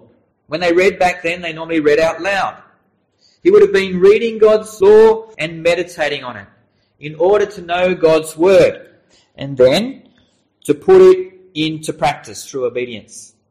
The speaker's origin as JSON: {"language": "English", "country": "Australia", "tie": "born or raised there", "said": "growing up in Australia, which is a democratic nation"}